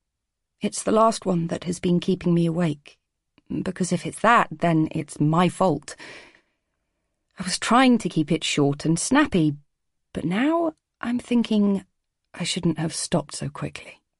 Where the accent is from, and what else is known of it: England, United Kingdom